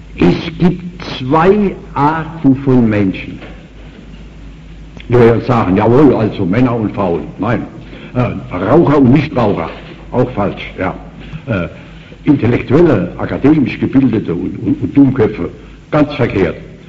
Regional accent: Worms, Rhineland-Palatinate, Germany; In meiner Heimat in Worms, wo ich wohne, seit 1901 wohne ich dort in meinem Häuslein.

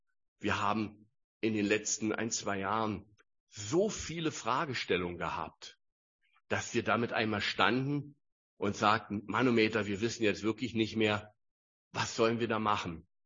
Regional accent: Berlin, Germany; Als Berliner ist das eine neue Erkenntnis

